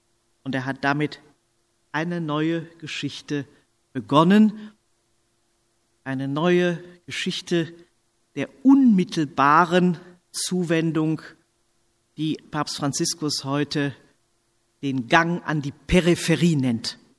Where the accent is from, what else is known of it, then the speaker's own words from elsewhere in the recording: Rhineland, Germany; wie Sie es auch an der Melodie meiner Sprache erkennen können, bin ich Rheinländerin und stamme damit aus dem rheinischen Katholizismus. Ich war 10 Jahre, als das Zweite Vatikanische Konzil im Dezember 1965 beendet wurde.